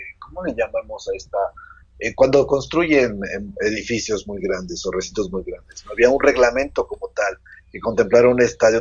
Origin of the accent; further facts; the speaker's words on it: Puebla, Mexico; Ya sabes, ya así lo somos los de la Sierra Norte de Puebla.